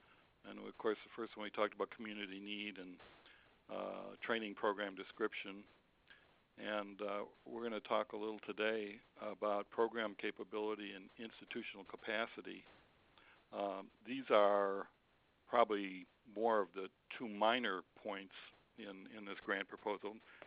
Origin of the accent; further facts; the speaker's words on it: Chicago, Illinois, United States; I grew up in Chicago, too